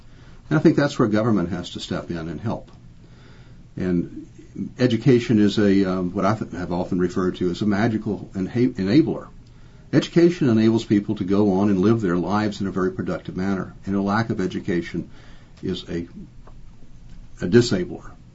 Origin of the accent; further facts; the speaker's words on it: Greenwood, United States; You know, I was born in Greenwood. I had to go to the hospital in Richmond for a pleuric stenosis, but my parents lived in Greenwood.